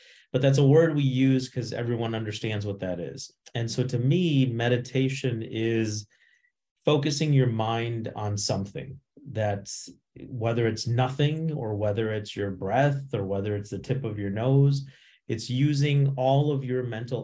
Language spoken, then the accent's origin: English; Midwest, United States; also born or lived in India; I was born in India, grew up in the Midwest, went to college in the Midwest at a liberal arts school